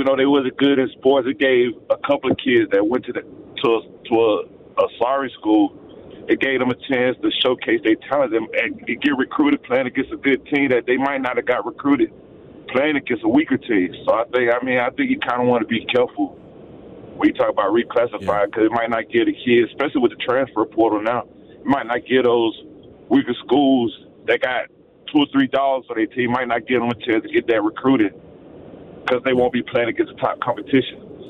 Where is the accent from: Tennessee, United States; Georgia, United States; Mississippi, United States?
Georgia, United States; Atlanta; Like, for me, growing up in Atlanta, like, we played a hard region